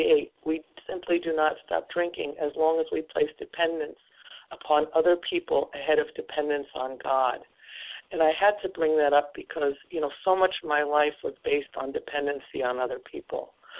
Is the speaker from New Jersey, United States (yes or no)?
no; Iowa, United States; I'm from Iowa, and I am a grateful recovered compulsive overeater.